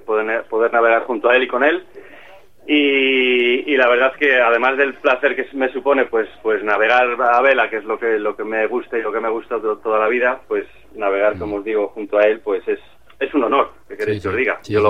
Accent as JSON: {"language": "Spanish", "town": "Laredo", "region": "Cantabria", "country": "Spain", "moved": "yes", "said": "aunque saben que soy de Laredo, pero es que llevo aquí más años que casi que... No, claro, llevo aquí más años que en Laredo."}